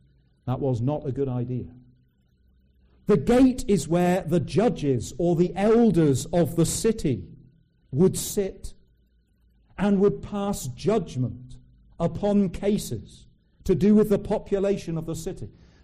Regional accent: South West England, United Kingdom; I came from Cornwall.

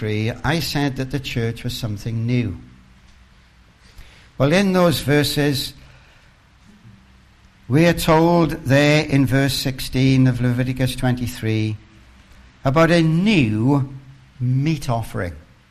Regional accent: Wales, United Kingdom; I'm very happy to have banter about being Welsh and all the rest of it. We can't help that we're privileged, Wyn and I.

